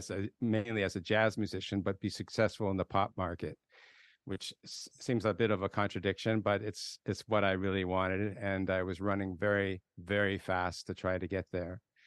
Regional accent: Toronto, Ontario, Canada; I am from Toronto originally. I say the word about like that.

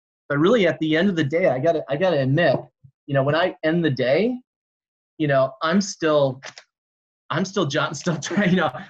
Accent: Wisconsin, United States; I'm born and raised in Wisconsin, so okay. it's mandatory. I mean, you'd have to move to Illinois if you didn't like the Packers.

